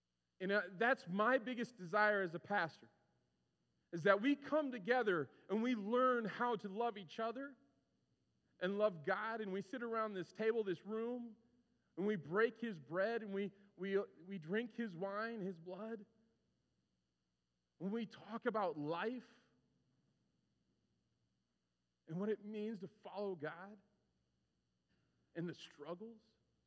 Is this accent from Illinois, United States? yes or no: yes; Springfield, Illinois, United States; Now, I grew up in Springfield, Illinois. This is actually my home church. This is crazy for me to be back here.